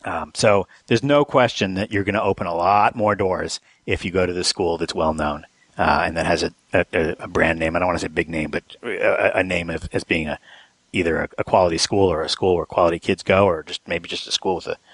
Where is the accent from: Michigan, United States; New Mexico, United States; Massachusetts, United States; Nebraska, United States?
New Mexico, United States; And I grew up in New Mexico because – at some point, they both wanted to be professors in the same city